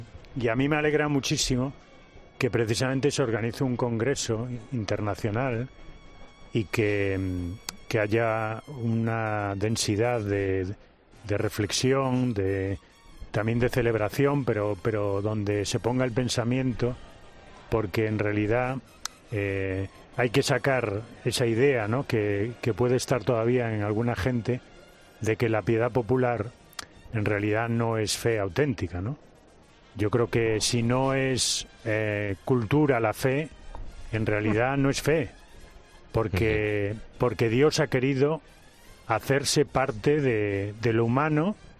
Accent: Galicia, Spain; porque soy gallego y es más austera la nuestra

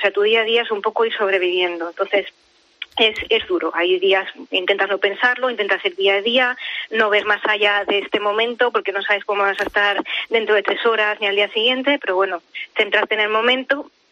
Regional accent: Zaragoza, Aragon, Spain; A ver, soy de Zaragoza, soy maña, soy cabezona

